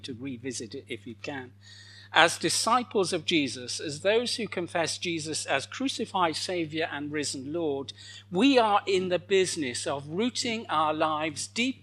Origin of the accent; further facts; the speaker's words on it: United Kingdom; And of course, being British, we're a bit suspicious about mixing the two.